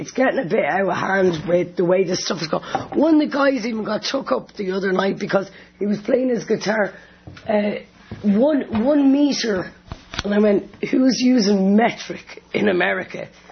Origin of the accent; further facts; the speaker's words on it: Scotts Valley, California, United States; And then me being from Scots Valley, even though I'm Irish, and they're coming back down.